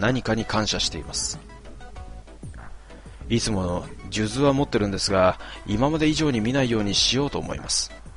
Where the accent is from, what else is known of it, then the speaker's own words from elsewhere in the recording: Asahikawa, Hokkaido, Japan; 私の出身地旭川からそこまで90キロにも及ぶウォークラリーという、延々と歩くというイベントが毎年開催されています。